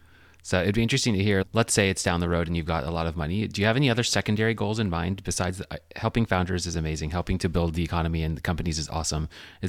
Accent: Houston, Texas, United States; I'm from Houston originally.

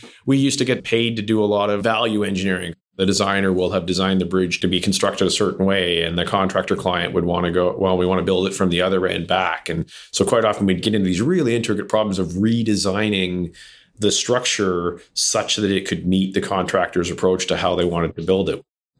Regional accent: Toronto, Ontario, Canada; Actually, I grew up in and around Toronto.

